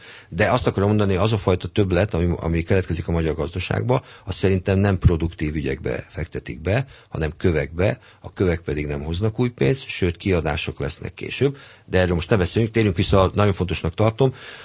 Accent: Hungary; nagyon büszke vagyok arra, hogy magyar vagyok

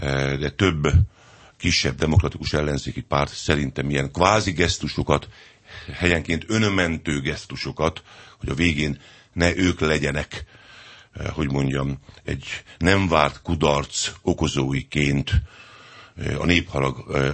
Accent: Pápa, Veszprém County, Hungary; Én pápai vagyok.

